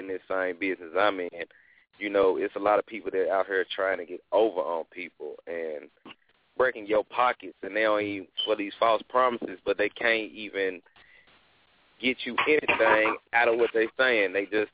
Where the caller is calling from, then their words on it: Memphis, Tennessee, United States; I'm coming from Memphis, Tennessee.